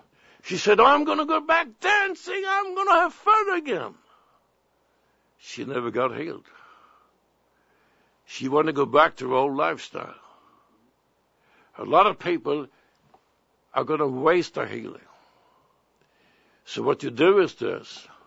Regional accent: Sweden; born there; English is a second language; I was born in Sweden. I was born in 1939.

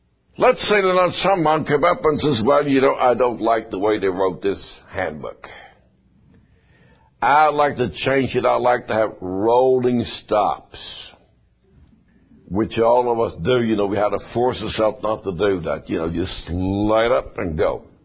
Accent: Sweden; I was born in Sweden, and when I grew up, we drove on the left side. That's how I grew up.

